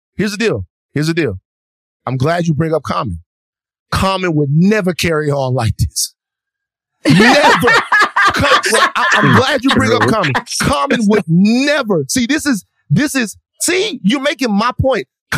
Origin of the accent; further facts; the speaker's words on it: Louisiana, United States; I'm from Louisiana. It's a whole part of the state. All biracials.